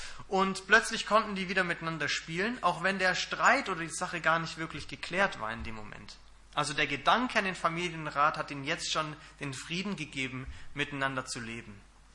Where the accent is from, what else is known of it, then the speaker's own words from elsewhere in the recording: Stuttgart, Baden-Württemberg, Germany; Meine Frau und ich, wir kommen aus Stuttgart und wir gehen dort in die EFG nach Feuerbach.